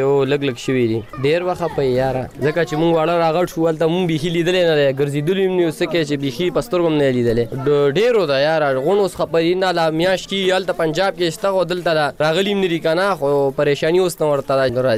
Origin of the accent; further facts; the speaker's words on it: Nangarhar, Afghanistan; now in Pakistan; موږ ته پته ولای چې موږ افغانان یو